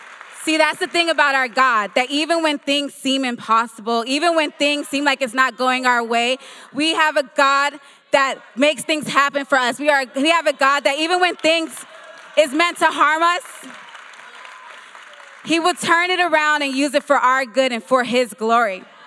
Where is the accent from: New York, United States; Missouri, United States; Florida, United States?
Florida, United States; Miami; I grew up here in Miami in a two-bedroom apartment.